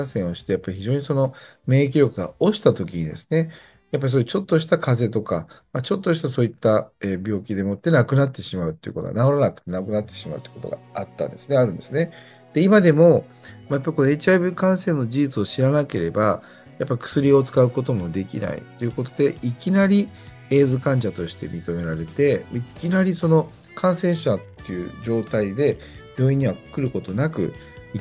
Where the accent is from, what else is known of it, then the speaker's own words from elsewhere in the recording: Kodaira, Tokyo, Japan; 私生まれ育った地域が東京都の小平市というところなんですが